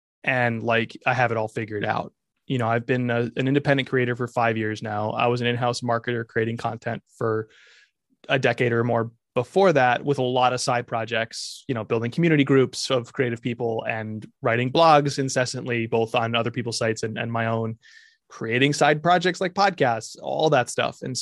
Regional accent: Branford, Connecticut, United States; You know, I'd take them to my hometown where I grew up in Brantford, Connecticut.

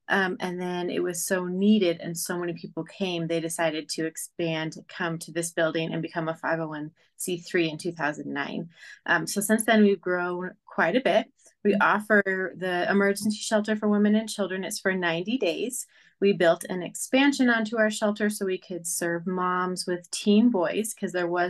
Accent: Washington, United States; I grew up in Washington State. So that's where I was.

